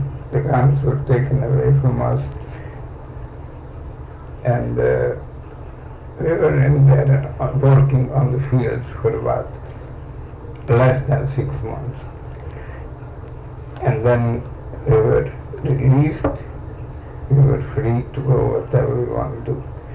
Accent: Romania; I was born in January 9, 1916 in Romania. And I went to school in Romania.

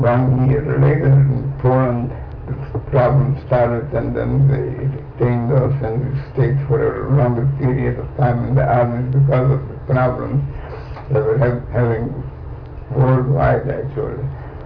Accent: Romania; I was born in January 9, 1916 in Romania. And I went to school in Romania.

